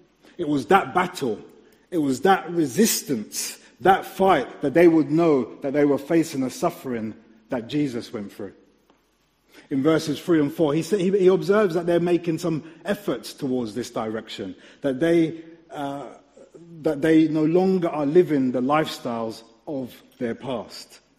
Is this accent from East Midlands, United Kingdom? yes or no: no; London, United Kingdom; My parents are from Jamaica. I grew up in London. I'm born in London.